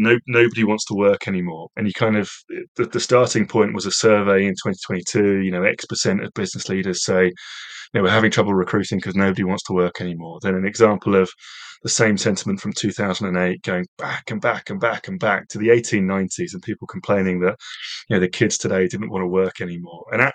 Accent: United Kingdom; yes, I'm British, but also I'm European too.

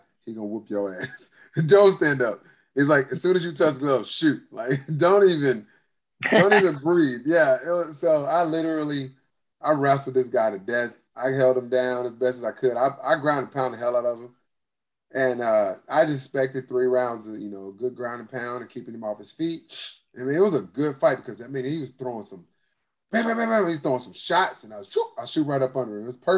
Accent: Tulsa, Oklahoma, United States; I remember all those fights other than the first one, all those were in Tulsa. So I was the hometown, and this is my first time really traveling as a fighter for real.

